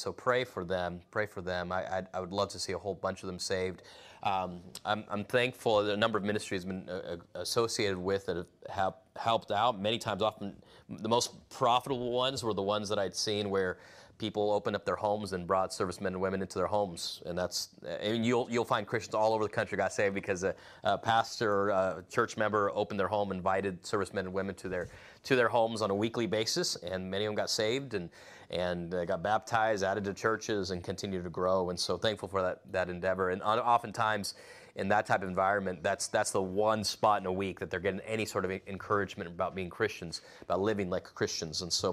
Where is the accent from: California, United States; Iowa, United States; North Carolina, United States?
California, United States; also born or lived in South America; I grew up in California for the most part. I was born in California, and when I was a year old, I lived in South America for a few years until I was about five.